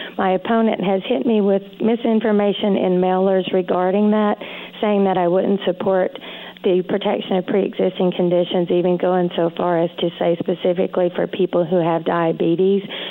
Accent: Big Stone Gap, Virginia, United States; moved away; I am a Virginia native, born and raised. I usually get asked about my accent here in Central Virginia. I am from the far southwestern part of Virginia, a little town called Big Stone Gap in Wise County, which is in the coal fields.

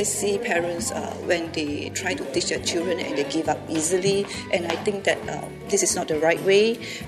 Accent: Kuala Lumpur, Malaysia; I'm from Kuala Lumpur.

